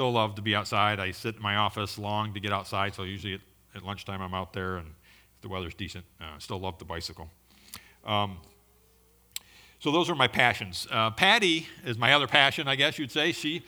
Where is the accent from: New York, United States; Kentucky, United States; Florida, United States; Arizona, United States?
New York, United States; Born and raised in Chautauqua County on the south side of the county, over near Jamestown, went to Southwestern School where my parents were both teachers